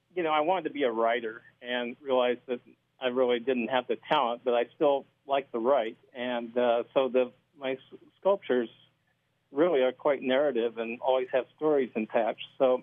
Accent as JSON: {"language": "English", "region": "Oregon", "country": "United States", "tie": "born or raised there", "said": "Well, I think growing up in Oregon, you know, we're just surrounded by incredible nature all the time."}